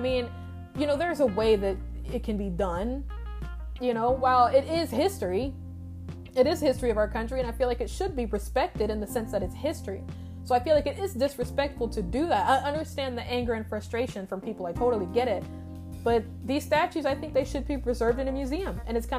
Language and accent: English; Indiana, United States; I mean, I'm from Indiana. I mean, I've been here most of my life, but my family is from the South.